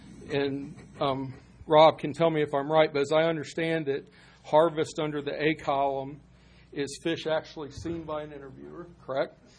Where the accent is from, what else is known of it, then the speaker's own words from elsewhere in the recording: Falls Church, Virginia, United States; from Falls Church, Virginia.